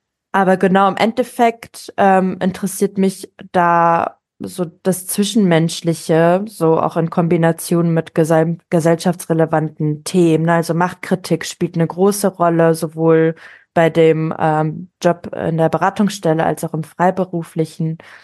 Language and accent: German; Düsseldorf, North Rhine-Westphalia, Germany; ich bin Düsseldorferin und Sozialarbeiterin seit einigen Jahren